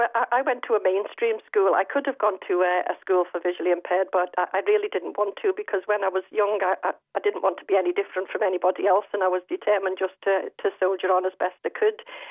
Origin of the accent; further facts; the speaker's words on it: Liverpool, North West England, United Kingdom; moved away as an adult; now in North Lanarkshire, United Kingdom; I live in North Lanarkshire. I am originally from Liverpool, as you may know from the accent, but I married a Scotsman and moved up here in 1982.